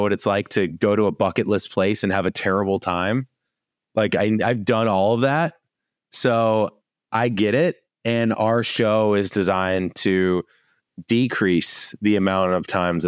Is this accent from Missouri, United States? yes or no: yes; St. Louis, Missouri, United States; now in Los Angeles, United States; I'm from St. Louis originally. I'm in LA now.